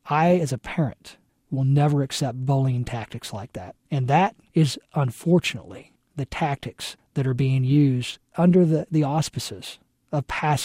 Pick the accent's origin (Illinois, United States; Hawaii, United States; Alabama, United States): Illinois, United States; Taylorville; in my hometown of Taylorville